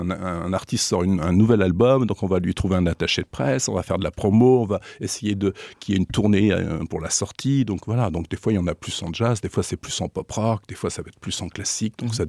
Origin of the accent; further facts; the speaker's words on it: France; now in Luxembourg; ils ont recruté un Français, mais maintenant, je suis luxembourgeois.